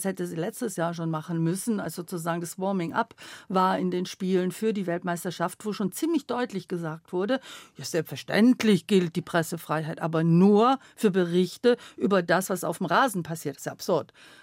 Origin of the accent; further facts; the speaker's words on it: Baden-Württemberg, Germany; Also ich komme ja aus dem Land, aus dem schwäbischen Land und da gab es nur eine Tankstelle